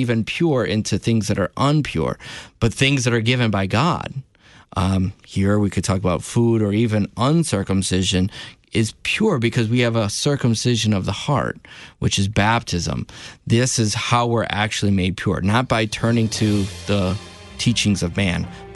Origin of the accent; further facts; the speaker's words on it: Michigan, United States; I'm from Michigan. We're Michiganders.